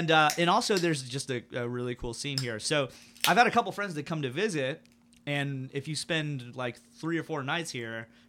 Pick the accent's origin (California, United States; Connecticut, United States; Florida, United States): Florida, United States; St. Petersburg; moved away as an adult; So I grew up in St. Pete, just two